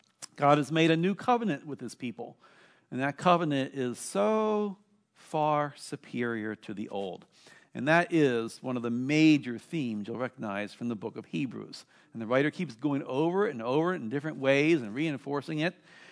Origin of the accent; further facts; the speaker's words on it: Maryland, United States; Now, the church that I grew up in Maryland, was filled with symbols.